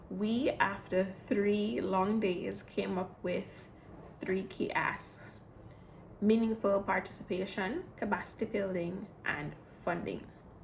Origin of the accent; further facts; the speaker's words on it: St. Vincent & Grenadines; I am from St. Vincent and the Grenadines, the gem of the Antilles.